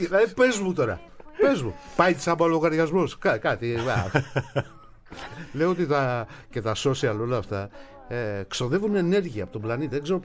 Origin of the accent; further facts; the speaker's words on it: Greece; Σαν Έλληνας πια, εγώ φρέντο έπαιρνα